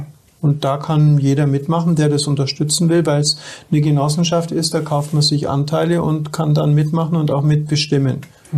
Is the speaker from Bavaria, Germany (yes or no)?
yes; Augsburg, Bavaria, Germany; ich bin ja aus Augsburg, ne? Keiner ist der augsburgische Dialekt für niemand